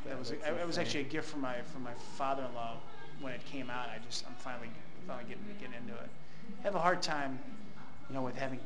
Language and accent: English; St. Louis, Missouri, United States; I'm from St. Louis.